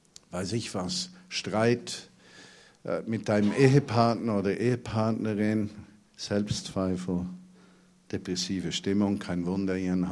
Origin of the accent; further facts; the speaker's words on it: Switzerland; now in Berlin, Germany; Ich bin ja auch keiner. Ich bin ein Schweizer Emigrant. Aus der Enge des Ländchens geflohen in die Weite der einzigen deutschen Weltstadt.